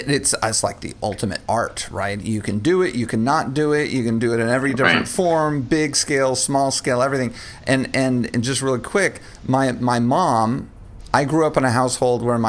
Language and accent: English; Dallas, Texas, United States; I'm from Dallas, Texas.